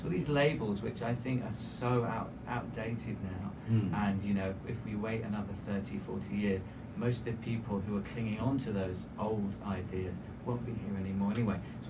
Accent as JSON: {"language": "English", "region": "England", "country": "United Kingdom", "said": "You know, I'm from England, I love England, and London's amazing."}